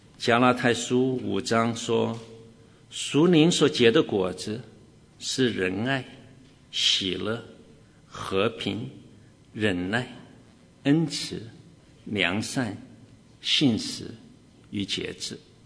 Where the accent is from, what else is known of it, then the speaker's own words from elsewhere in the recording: China; 记得我小时候在大陆没有什么玩具啊